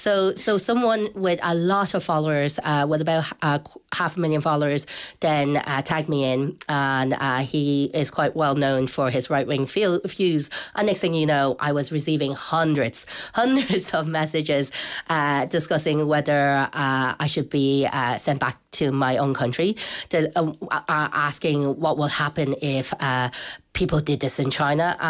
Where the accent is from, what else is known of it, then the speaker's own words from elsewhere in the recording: Dublin, Leinster, Ireland; I was born in Rotunda, I was raised in Dublin